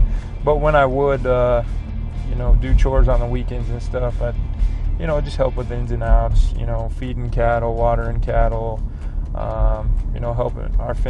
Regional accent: Abilene, Kansas, United States; I'm from Abilene, Kansas.

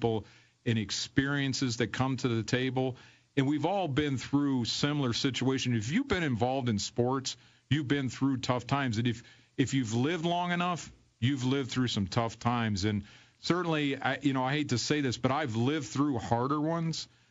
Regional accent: Detroit, Michigan, United States; the Lions won, which was good because I'm from Detroit, and we beat Green Bay

